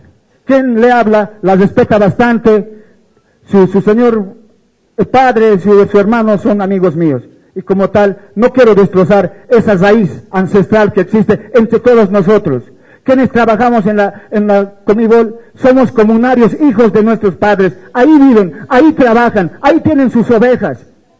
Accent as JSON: {"language": "Spanish", "town": "Corocoro", "region": "La Paz", "country": "Bolivia", "said": "creen que nosotros los corocoreños, los pacajeños, los paseños, vamos a dejar que nuevamente seamo"}